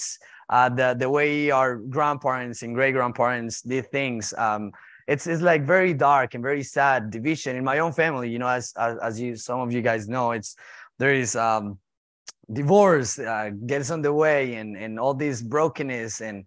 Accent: Colombia; Colombia in the last couple of months. It's been a very intense time going back, and even though it's my home country

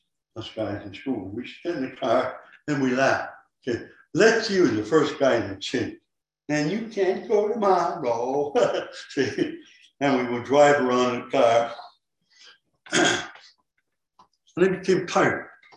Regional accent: Colombia; now in United States; And I found out after I came over from Columbia that some of the, we had a group called the Knights of the Mystics.

